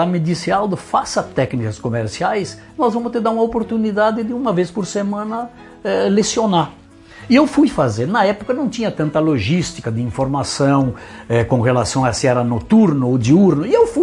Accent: General Cadorna, Rio Grande do Sul, Brazil; Eu sou natural de General Cadorna. 12 de agosto de 1951.

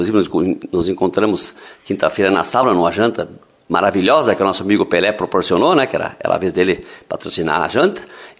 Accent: Ibiaçá, Rio Grande do Sul, Brazil; born there; Nasci na Vila Vitória, na época pertencia a Ibiaçá, ou Sananduva, acho até antigamente, né? Mas eu tenho como minha origem de nascimento o município de Ibiaçá, Vila Vitória, que é próximo a Três Pinheiros aqui

